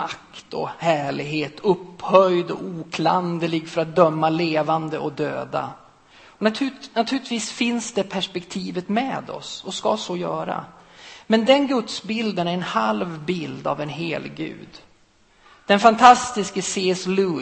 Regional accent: Alfta, Gävleborg County, Sweden; En av mina kompisar ifrån Alfta, där jag kommer ifrån.

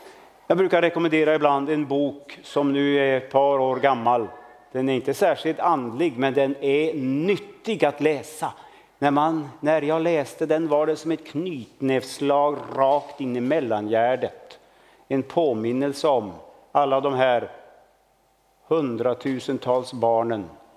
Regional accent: Sweden; Och vi kan vara lite glada och stolta som svenskar att vi har fått, så usla vi ändå är och så egoistiska

